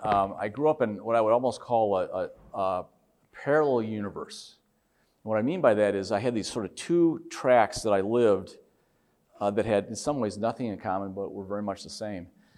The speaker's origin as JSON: {"language": "English", "town": "Wheaton", "region": "Illinois", "country": "United States", "tie": "born or raised there", "said": "And so I grew up in Wheaton"}